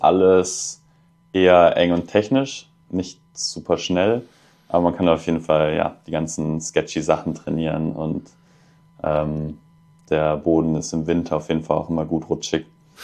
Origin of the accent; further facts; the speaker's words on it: Kirchzarten, Baden-Württemberg, Germany; Ich bin aufgewachsen in Freiburg, genauer gesagt in Kirchzarten, das kleines Dorf in der Nähe von Freiburg.